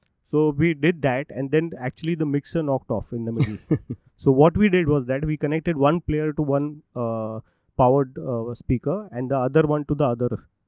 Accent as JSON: {"language": "English", "town": "Pune", "region": "Maharashtra", "country": "India", "tie": "born or raised there", "said": "I am born and brought up in Pune, yes."}